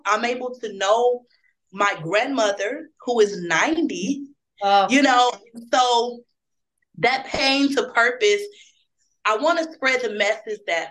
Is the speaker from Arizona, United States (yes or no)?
no; Toledo, Ohio, United States; although I reside in Indianapolis, Indiana, I am from the small town of Toledo, Ohio. And so I'm born and raised in Toledo, Ohio.